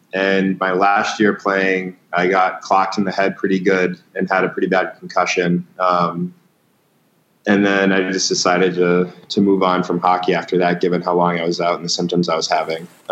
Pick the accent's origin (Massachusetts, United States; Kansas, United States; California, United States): Massachusetts, United States; Boston; Yeah, so similar to Kevin, I grew up in the Boston area, grew up wanting to always play hockey at BC